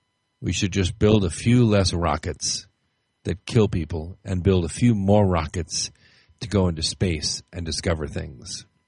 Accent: Los Angeles, California, United States; I grew up in Los Angeles, and I can tell you when I was a junior in high school, was very active in sports.

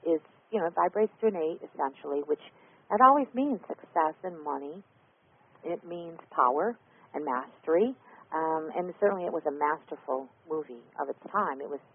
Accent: New York, United States; being a New Yorker originally, I'm born and raised in New York

